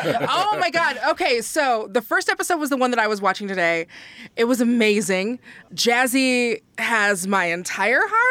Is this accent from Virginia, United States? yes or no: no; Seattle, Washington, United States; Because I'm also from Seattle. I'm like, this isn't fair.